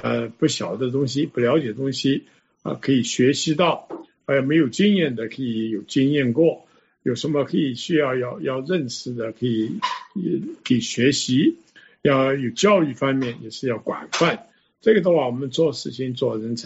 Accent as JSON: {"language": "Chinese", "country": "Hong Kong", "tie": "born or raised there", "lives_now": "Bellevue, United States", "said": "我个人是香港长大的，所以我对于这个世界性 global 的这个了解，而且这个感情是很重。"}